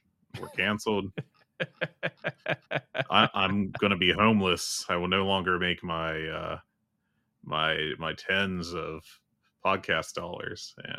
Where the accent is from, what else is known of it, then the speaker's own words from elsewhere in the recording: West Virginia, United States; I grew up in West Virginia, in a very white portion of West Virginia